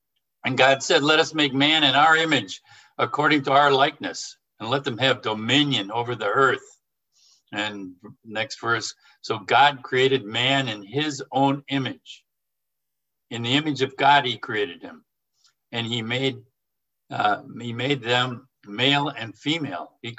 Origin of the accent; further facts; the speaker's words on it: Boek, Mecklenburg-Vorpommern, Germany; but yes, I'm from Boek, Germany.